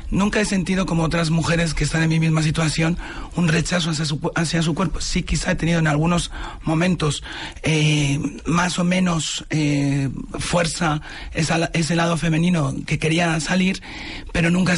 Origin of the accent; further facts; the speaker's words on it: Spain; descubrí que habían implantado en mi país una unidad de identidad de género especializada en todo tipo de los casos